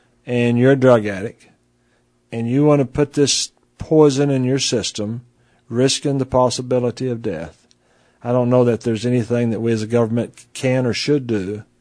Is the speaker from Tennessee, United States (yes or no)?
no; Lubbock, Texas, United States; in the 60s and 70s and 80s when I was growing up in Lubbock?